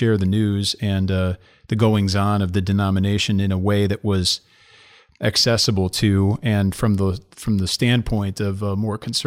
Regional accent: Illinois, United States; I grew up in the Presbyterian Church USA in Illinois, as far as the denomination goes, I grew up in a very conservative local church.

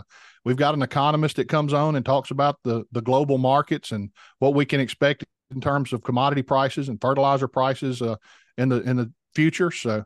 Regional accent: Mississippi, United States; I'm from the South. I live in South Mississippi and I grew up working cotton.

